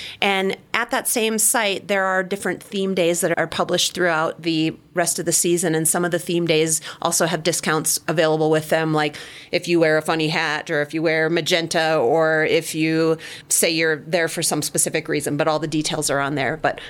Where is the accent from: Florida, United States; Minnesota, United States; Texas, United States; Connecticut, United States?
Minnesota, United States; Well, I grew up in Minnesota, and so ice skating, I mean, we were almost born on ice skates.